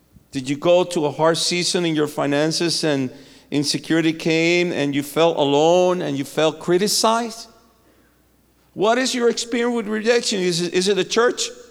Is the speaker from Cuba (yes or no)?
yes; Cuba; I come from Cuba.